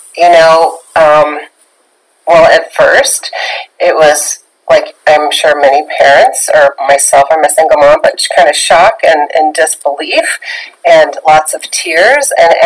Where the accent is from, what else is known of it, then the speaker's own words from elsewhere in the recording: Minnesota, United States; somebody in my home state of Minnesota